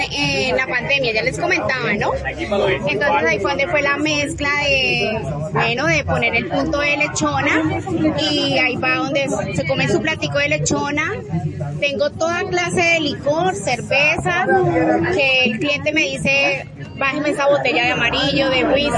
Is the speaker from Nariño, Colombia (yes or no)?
no; La Plata, Huila, Colombia; Bueno, yo soy orundia del Huila, de la Plata Huila.